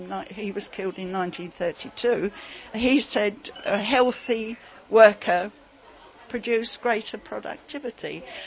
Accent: London, United Kingdom; moved away; when we came here from the East End of London, we didn't have a bathroom or an inside toilet.

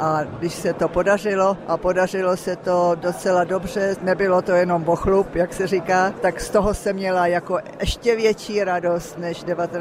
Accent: Prague, Czechia; Já jsem Pražačka, vždycky asi zůstanu Češka a jsem na to hrdá.

